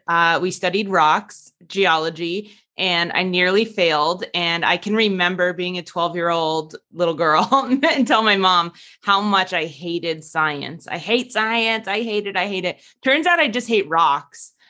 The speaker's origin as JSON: {"language": "English", "region": "New Jersey", "country": "United States", "also_born_or_lived": "Houston, Texas", "said": "So originally from New Jersey in the United States, and then I moved to Houston, Texas for 8 years"}